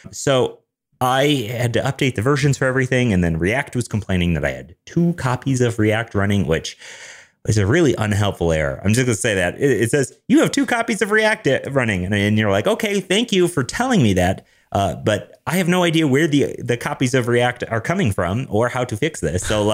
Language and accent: English; Denver, Colorado, United States; I'm a developer from Denver, Colorado.